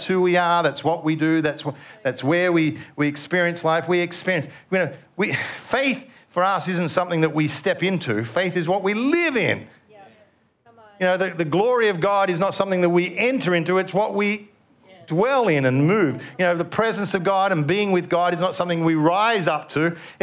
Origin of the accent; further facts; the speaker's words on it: Yarrawonga, Victoria, Australia; I'm from Yarrawonga, country town. It was about 4,000 people when I was growing up, so it was just a small country town.